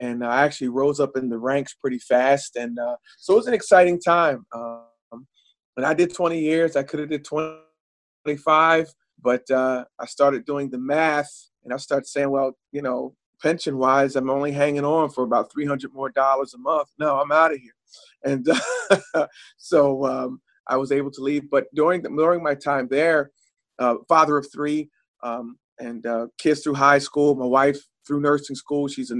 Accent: New Jersey, United States; I'm from South Jersey.

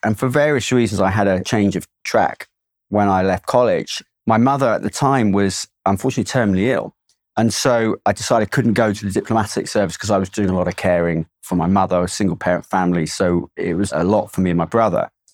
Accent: Cambridge, East of England, United Kingdom; also born or lived in London; Well, I'm from London originally. I grew up in Cambridge. It's my hometown, Cambridge.

